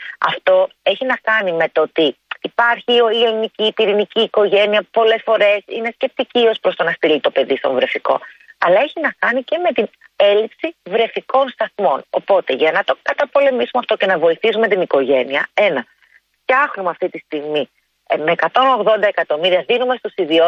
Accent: Piraeus, Attica, Greece; moved away as an adult; Κατεβαίνω στην γενέτειρά μου, εκεί που μεγάλωσα, εκεί που έφυγα από τον Πειραιά για πανεπιστήμιο. Είμαι τουλάχιστον 3 γενιές πειραιώτισσα.

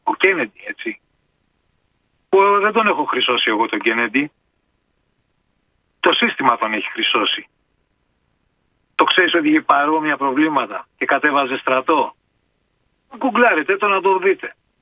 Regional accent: Greece; Μα αυτά ασχολούνται, γιατί είμαστε Έλληνες, ρε φίλε.

